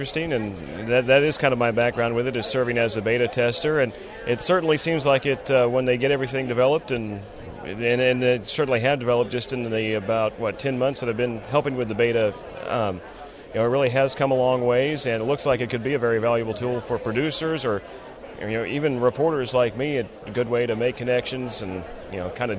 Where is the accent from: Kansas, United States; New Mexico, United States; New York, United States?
Kansas, United States; Wichita; I'm from Wichita, Kansas. I'm a reporter at KFDI Radio in Wichita and part of the Journal Broadcast Group.